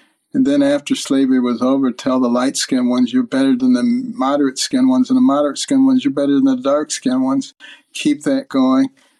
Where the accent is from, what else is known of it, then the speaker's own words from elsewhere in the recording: Detroit, Michigan, United States; also born or lived in Boston; I grew up in Detroit and Boston, Democrat strongholds.